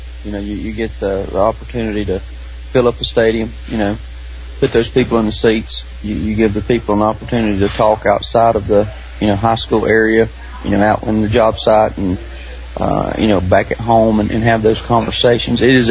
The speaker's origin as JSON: {"language": "English", "town": "Roslyn", "country": "United States", "tie": "born or raised there", "said": "You know, I grew up in Roslyn, which is a small area"}